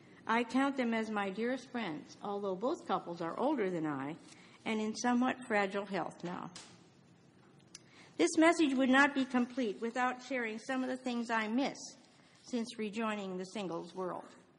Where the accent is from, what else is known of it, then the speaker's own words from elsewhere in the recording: Iowa, United States; as well as my hometown in Iowa on boards and committees